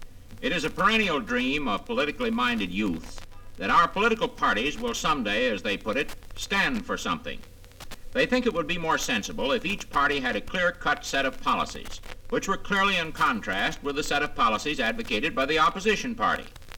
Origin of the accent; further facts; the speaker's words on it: United States; I am not a communist. I am an American.